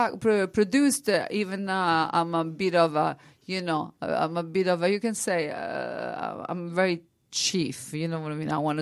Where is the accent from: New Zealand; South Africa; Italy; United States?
Italy; English is a second language; I mean, I'm an Italian singer that travel all around the world, that sings and compose in other languages, of course.